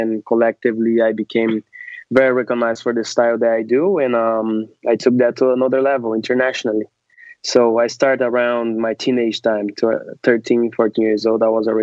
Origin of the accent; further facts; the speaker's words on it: Brazil; You're from Russia, I'm from Brazil